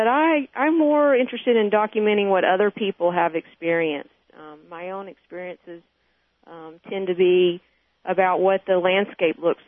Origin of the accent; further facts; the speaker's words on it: the South, United States; I really, you know, as a Southerner, the stories are often told of supernatural and unexplained events, so I do have that background.